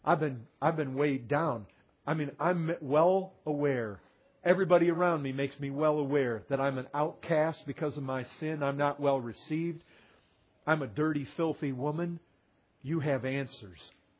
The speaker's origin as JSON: {"language": "English", "region": "Michigan", "country": "United States", "said": "I come from Michigan. We have the Great Lakes."}